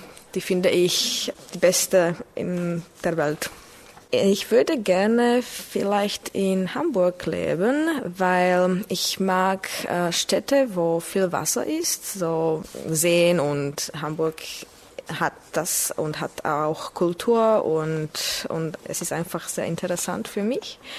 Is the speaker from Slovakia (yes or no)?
yes; Bratislava, Bratislava Region, Slovakia; German is a second language; Ich komme aus Bratislava, aus der Slowakei. Ich wurde im Juni 1986 geboren